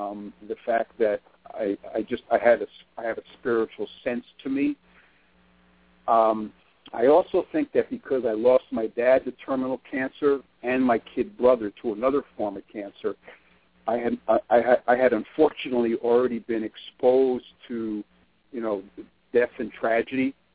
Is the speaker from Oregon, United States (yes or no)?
no; Port Chester, New York, United States; now in Groton, United States; I'm originally from a town called Portchester, New York, which is north of the Bronx in Westchester County.